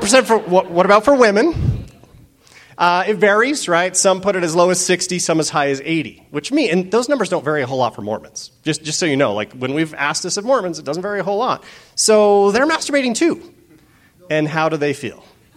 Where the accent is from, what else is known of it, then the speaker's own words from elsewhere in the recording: Utah, United States; I love coming to Utah. I'm from Utah, right? I love coming to visit family.